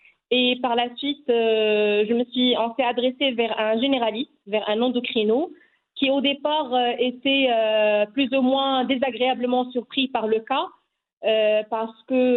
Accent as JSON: {"language": "French", "town": "Casablanca", "region": "Casablanca-Settat", "country": "Morocco", "tie": "born or raised there", "said": "j'ai 27 ans. Je suis de Casablanca, j'ai toujours habité à Casa et je suis d'origine de Khribga."}